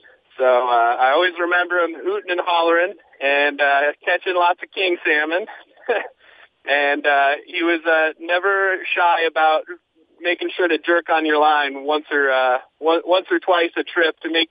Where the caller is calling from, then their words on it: Oregon, United States; Calling from Oregon right now.